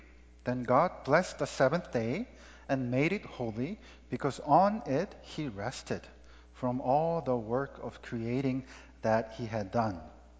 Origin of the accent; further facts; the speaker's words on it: South Korea; when I grew up in Korea, the longest vacation my father could get from his company was 3 days.